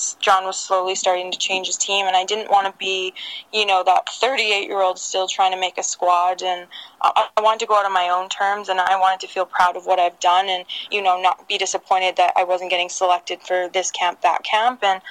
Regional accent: Saskatchewan, Canada; being born and raised in Saskatchewan, it's not a soccer city.

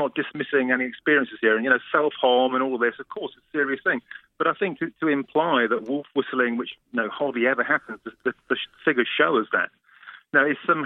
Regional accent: Nottingham, East Midlands, United Kingdom; No, I'm from Nottingham

